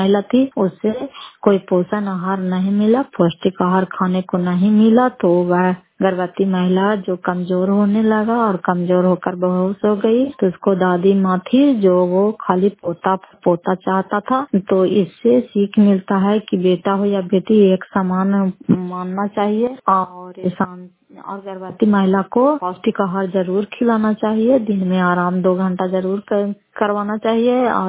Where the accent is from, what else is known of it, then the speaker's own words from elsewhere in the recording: Bihar, India; फतेहपुर पंचायत मकरौ से जिला नालंदा पश्चात प्रखंड की निवासी हूं